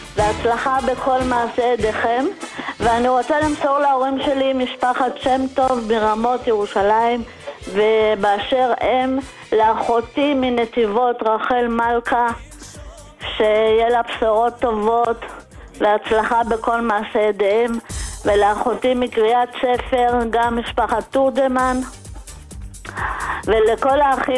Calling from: Switzerland; אני משוויץ.

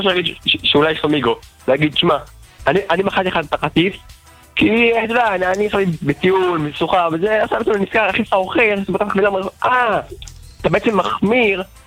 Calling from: Bnei Brak, Tel Aviv District, Israel

